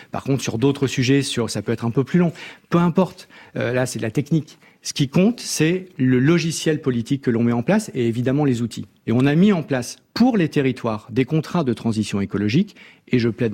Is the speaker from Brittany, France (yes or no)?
no; Hauts-de-France, France; Parce que moi, je viens du nord de la France.